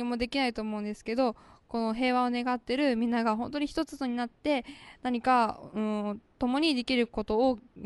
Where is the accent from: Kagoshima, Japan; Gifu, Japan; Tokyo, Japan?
Tokyo, Japan; 東京から来ました、社会人です。